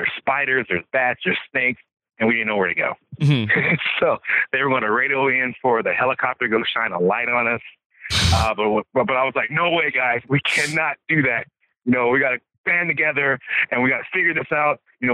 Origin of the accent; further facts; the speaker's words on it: Kansas, United States; And I was this kid from Kansas, basically, you know, going to school at the University of Washington.